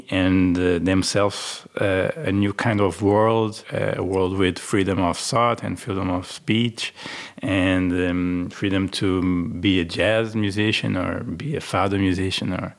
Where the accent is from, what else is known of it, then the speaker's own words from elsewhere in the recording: Faro, Portugal; English is a second language; moved away as an adult; also born or lived in Lisbon, Portugal; I was obliged to leave my hometown in the south of Portugal and go to Lisbon